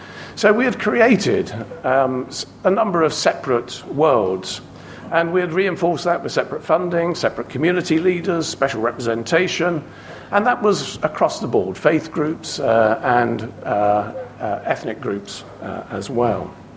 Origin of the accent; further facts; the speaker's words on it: London, United Kingdom; I was brought up here in London.